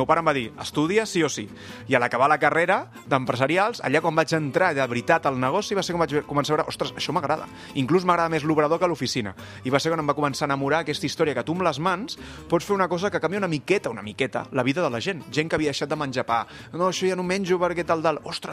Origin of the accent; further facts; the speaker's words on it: Vilanova i la Geltrú, Catalonia, Spain; el primer que vam tenir va ser a casa meva, jo sóc de Vilanova, de l'Espigador